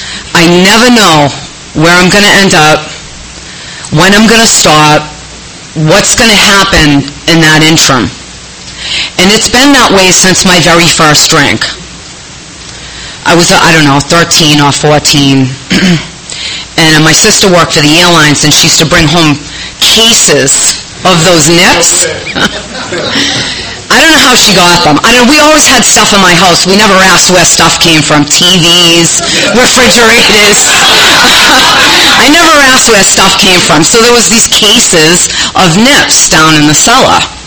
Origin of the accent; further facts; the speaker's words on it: Boston, Massachusetts, United States; now in Coronado, United States; I moved to San Diego. I live in Coronado now. I've been here about 4 years, and it's nice. I'm from Boston. Maybe you heard of our Patriots, Red Sox, Bruins, Celtics.